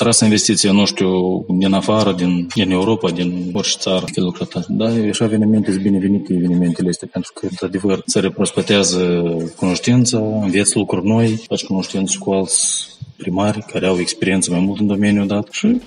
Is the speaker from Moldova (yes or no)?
yes; Criuleni, Criuleni District, Moldova; sunt băștenaș din Criuleni și părinți și bunești și străbunești